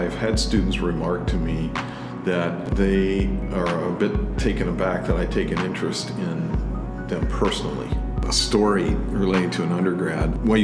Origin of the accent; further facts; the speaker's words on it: Springs, Pennsylvania, United States; I grew up in Allegheny Conference, same conference University of Mennonite Church is a part of. Grew up in a small place called Springs, southwestern Pennsylvania. Attended a Mennonite church there. Came here in 1977.